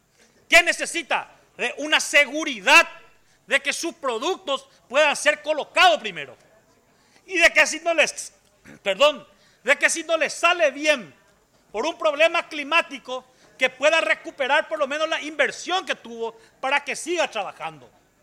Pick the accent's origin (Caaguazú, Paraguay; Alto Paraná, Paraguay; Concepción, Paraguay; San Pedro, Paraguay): Caaguazú, Paraguay; Yo provengo de un departamento del Caaguazú, en donde es eminentemente agrícola prácticamente.